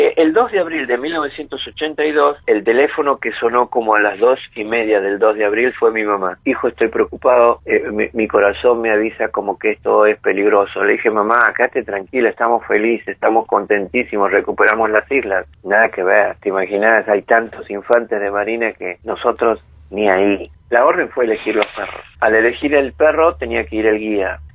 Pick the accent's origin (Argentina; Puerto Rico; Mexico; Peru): Argentina; Yo soy un argentino orgulloso.